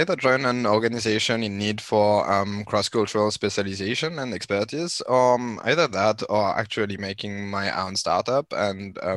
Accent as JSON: {"language": "English", "country": "France", "second_language": "English", "said": "I'm from France."}